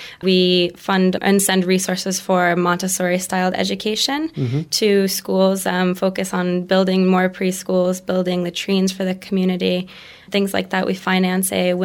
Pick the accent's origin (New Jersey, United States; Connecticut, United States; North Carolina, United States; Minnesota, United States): Connecticut, United States; I'm from Connecticut, right by New York.